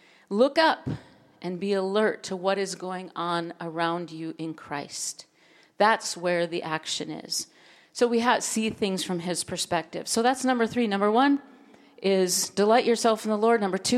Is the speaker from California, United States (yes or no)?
no; Minnesota, United States; I was born and raised in Minnesota. I got saved when I was 7 years old